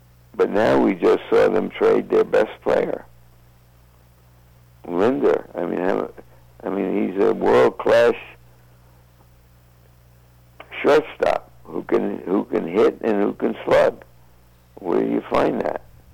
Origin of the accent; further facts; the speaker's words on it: Cleveland, Ohio, United States; you know, I'm a Cleveland fan. I'm from Cleveland.